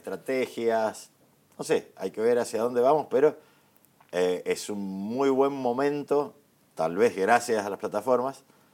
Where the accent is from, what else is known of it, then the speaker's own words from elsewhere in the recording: Godoy Cruz, Mendoza, Argentina; cuando yo era chico, yo soy de Godoy Cruz, el Cine Plaza para mí era mi otra casa.